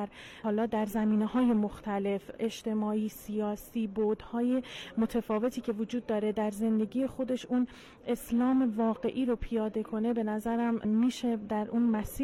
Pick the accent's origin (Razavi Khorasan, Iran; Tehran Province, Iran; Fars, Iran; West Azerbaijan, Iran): Tehran Province, Iran; Tehran; من از تهران اومدم.